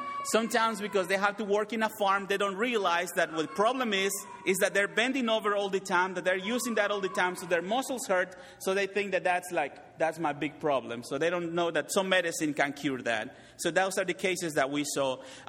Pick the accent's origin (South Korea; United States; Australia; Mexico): Mexico; Mérida, Yucatán; It's almost halfway between Merida, where my hometown is, and on the other side is Cancun.